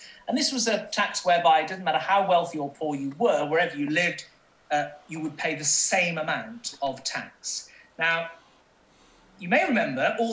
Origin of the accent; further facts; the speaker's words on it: West Midlands, United Kingdom; I'd never been to London. I grew up in Shropshire, and this was my first taste of London at 10 years old.